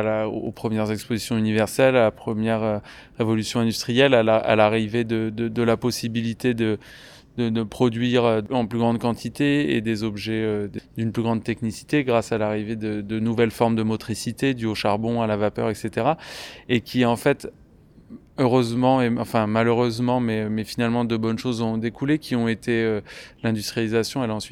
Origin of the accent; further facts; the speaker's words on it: Occitanie, France; Moi, je ne suis pas de la région, je viens des Cévennes